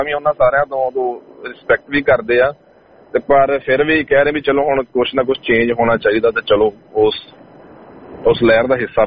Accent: Haryana, India; even ਕਿ ਮੈਂ ਹਰਿਆਣੇ ਤੋਂ ਹਾਂ, ਬਟ ਸਾਰੀਆਂ ਰਿਸ਼ਤੇਦਾਰੀਆਂ ਪੰਜਾਬ ਚ ਨੇ

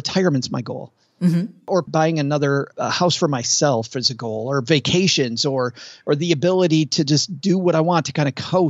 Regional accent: Kalamazoo, Michigan, United States; Close to Lake Michigan. I'm from Kalamazoo. So maybe hour and a half away.

